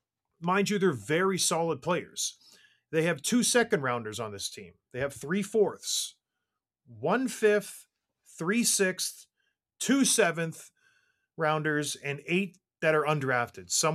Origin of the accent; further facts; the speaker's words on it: Ontario, Canada; also born or lived in Edmonton; now in United States; I group myself in with Canadians. I was born in Edmonton. I was raised in Ontario. I know I've been in the United States for years and years now, but, you know, I'm a Canadian.